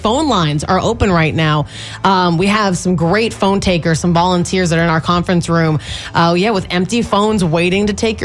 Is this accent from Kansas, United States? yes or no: no; Tampa, Florida, United States; And I'm so thankful that it's here in my hometown of Tampa Bay.